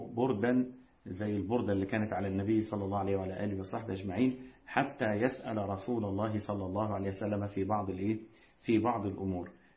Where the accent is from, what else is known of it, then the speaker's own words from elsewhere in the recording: Egypt; يعني زي ما بنقول عندنا كمصريين بطنه هي اللي مليانة مش عينه اللي مليانة